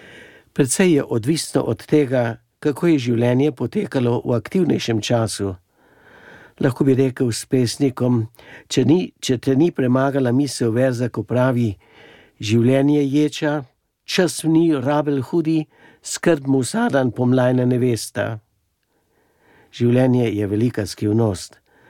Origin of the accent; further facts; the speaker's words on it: Gorenja Vas, Upper Carniola, Slovenia; Prihajam iz Gorenje vasi v Poljanski dolini, kjer sem doma in kjer sedaj že 5. leto delujem kot duhovni pomočnik za rojstno župnijo Trata Gorenje vas